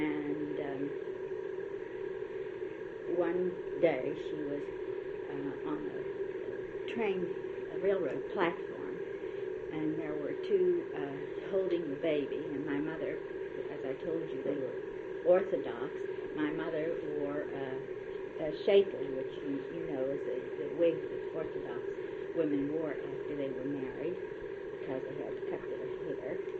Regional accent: Budapest, Hungary; born or raised there; also born or lived in Munkács

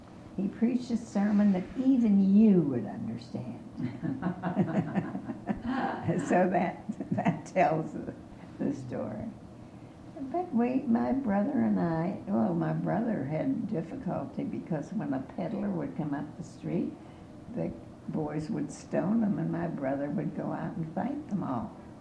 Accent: Pittsburgh, Pennsylvania, United States; Well, when I was a child, we were raised in Bloomfield, Lawrenceville, and the neighborhood was very anti-Semitic.

